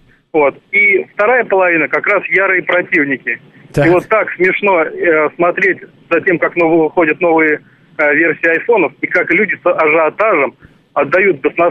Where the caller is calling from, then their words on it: Lyubertsy, Moscow Oblast, Russia; я из Люберек.